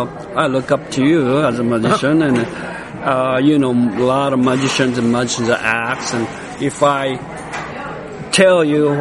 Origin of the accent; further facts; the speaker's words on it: Tokyo, Japan; English is a second language; I'm from Tokyo, and all the way from Tokyo